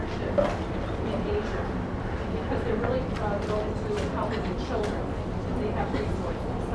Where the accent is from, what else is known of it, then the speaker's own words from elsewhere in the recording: Detroit, Michigan, United States; moved away as an adult; now in China; I'm living in China, but I'm from the States, Detroit, and I moved to China about a year ago